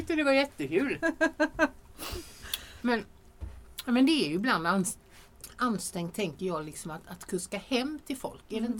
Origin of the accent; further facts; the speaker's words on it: Halland County, Sweden; Jag är barnsligt förtjust i Halland.